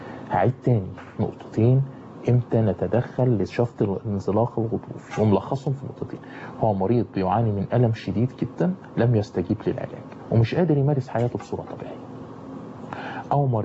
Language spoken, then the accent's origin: Arabic; Egypt; واقدر ادلك على الناس اللي هم يمكن في عندنا في مصر واحد او اتنين